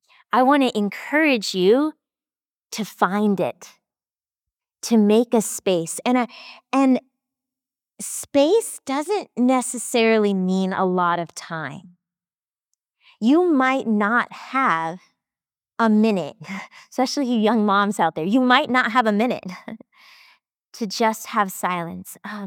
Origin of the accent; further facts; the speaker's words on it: Texas, United States; I grew up in Texas.